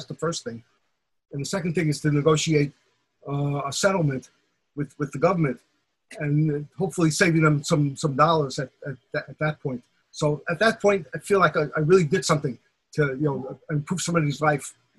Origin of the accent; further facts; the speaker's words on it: New York City, New York, United States; I was from the Bensonhurst section. So I grew up there until I got married and then I moved to Queens.